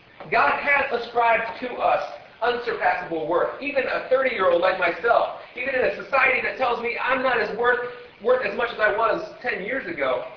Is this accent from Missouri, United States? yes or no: no; Ohio, United States; I grew up in Ohio with two other brothers.